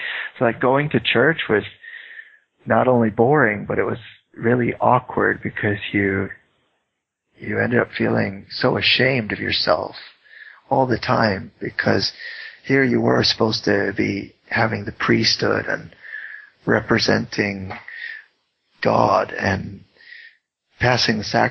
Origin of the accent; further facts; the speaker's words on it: Utah, United States; I mean, growing up in Utah, you, especially as a, when you were a teenager or early teen, and things started to change